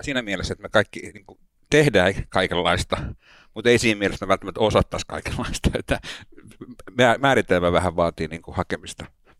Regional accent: Oulu, North Ostrobothnia, Finland; now in Helsinki, Finland; Mä oon helsinkiläinen toimittaja, 27 vuotta Helsingissä ja Oulusta alun perin kotosi.

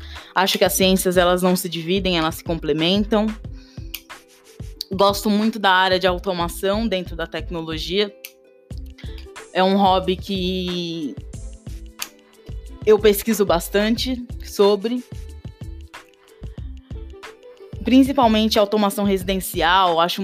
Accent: Diadema, São Paulo, Brazil; also born or lived in Minas Gerais; eu tenho 24 anos, nasci em Minas, mas moro em Diadema desde sempre, amo esse lugar

